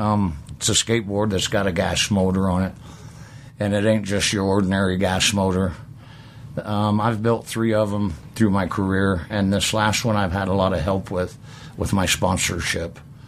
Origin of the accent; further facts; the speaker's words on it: Indiana, United States; I grew up in Indiana, Southwestern High School, and I did graduate.